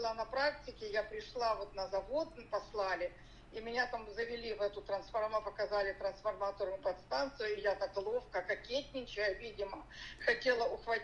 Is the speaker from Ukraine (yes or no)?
yes; Vinnytsia Oblast, Ukraine; moved away as an adult; now in United States; Нет, я родом с Винницкой области.